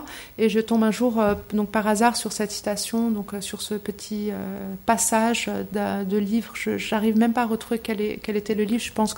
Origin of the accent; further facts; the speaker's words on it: Aix-les-Bains, Auvergne-Rhône-Alpes, France; il y a tout ce souvenir qui m'est revenu de mon enfance à l'école à Aix-les-Bains